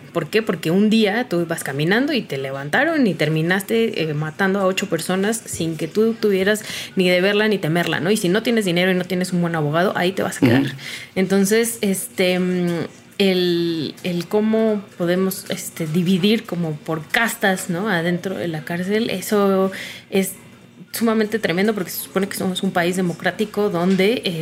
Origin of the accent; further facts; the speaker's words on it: northern Mexico, Mexico; yo que soy norteña es como, ah, pues que se jodan, mientras no sea yo